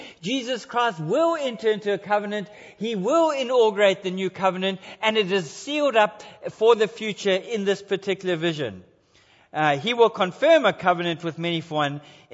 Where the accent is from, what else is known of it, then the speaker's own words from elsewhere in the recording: Australia; even though we have allegiance to Australia because we live here and we are Australian.